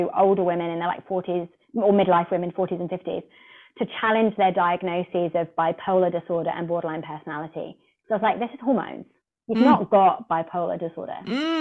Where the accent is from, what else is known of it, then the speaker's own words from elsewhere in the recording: Hawke's Bay, New Zealand; so I'm from Hawke's Bay.